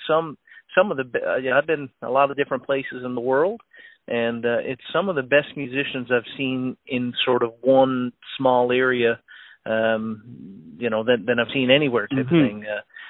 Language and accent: English; Newfoundland and Labrador, Canada; And, of course, I am from Newfoundland originally. I have a little bit of an accent.